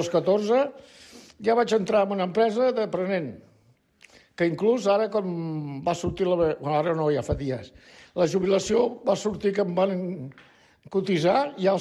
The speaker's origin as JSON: {"language": "Catalan", "town": "Badalona", "region": "Catalonia", "country": "Spain", "tie": "born there", "said": "6 del 6 del 33. A la casa on tinc encara. Miquel Servet, que aquest senyor era el que va descobrir la circulació de la sang. Miquel Servet, 232."}